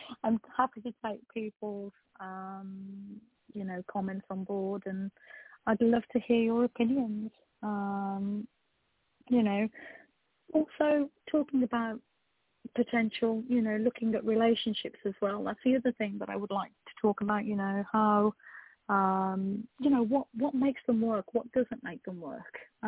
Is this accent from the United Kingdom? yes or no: yes; England, United Kingdom; I'm born and bred in England, but I was a first generation immigrant that came into this country